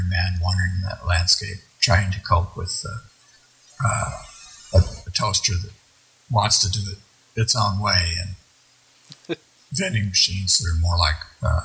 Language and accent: English; Alamogordo, New Mexico, United States; now in Colorado Springs, United States; I grew up in Alamogordo, New Mexico, near White Sands.